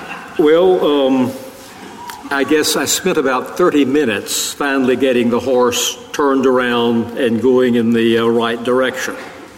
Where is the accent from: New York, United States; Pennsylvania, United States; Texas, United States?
Texas, United States; Gonzales; I grew up in Gonzales. I attended the public schools there. My father was a rancher